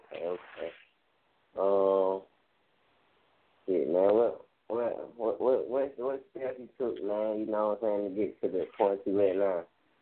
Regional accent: Montgomery, Alabama, United States; I'm from Montgomery too, man. From 334, man.

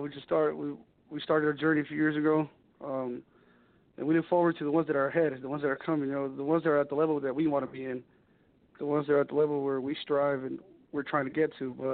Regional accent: San Jose, California, United States; we're from East San Jose, which is, I guess, the ghetto side of the city

